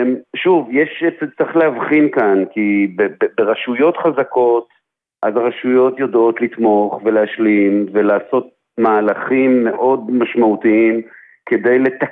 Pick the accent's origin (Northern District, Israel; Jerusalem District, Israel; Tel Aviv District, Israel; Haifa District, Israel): Tel Aviv District, Israel; Tel Aviv; אני תל אביבי בכל רמה